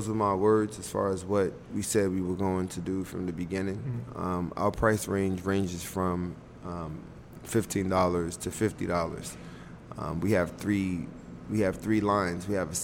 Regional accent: United States; I mean, I'm from America.

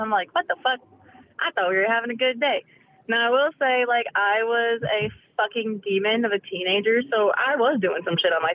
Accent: Nevada, United States; Okay, so I grew up in Nevada with my parents, right?

